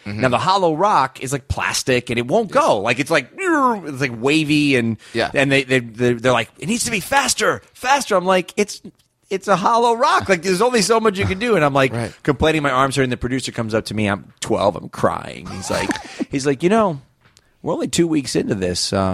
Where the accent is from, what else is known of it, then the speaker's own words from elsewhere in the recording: Las Vegas, Nevada, United States; born there; What's my team supposed to be like? I was born in Vegas.